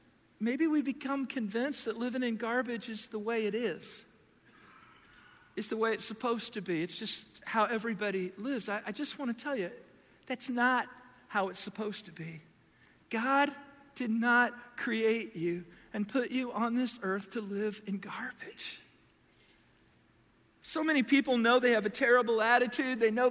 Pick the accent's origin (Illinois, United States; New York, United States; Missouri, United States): Illinois, United States; Du Quoin; I grew up in DuQuoin. How many of you have ever been to DuQuoin?